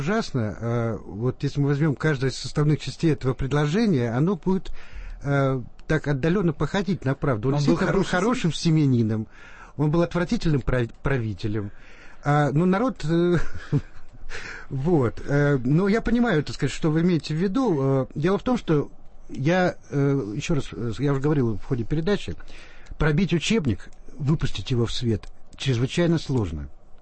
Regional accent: Moscow Oblast, Russia; я вот тоже из Подмосковья, но я ездил в археологический кружок в Москву.

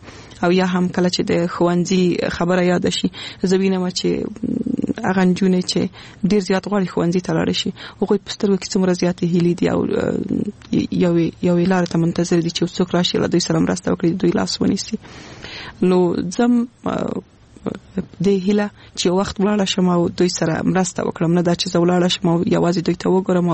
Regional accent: Wardak, Afghanistan; زه خپله د وردګ ولایت څخه یم

